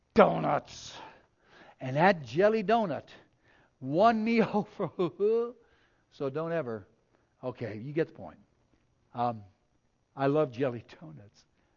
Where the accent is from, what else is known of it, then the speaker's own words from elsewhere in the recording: New Jersey, United States; Where I was raised in New Jersey. And there were more Hasidic Jews in New York City near where I was raised than there actually were in Israel.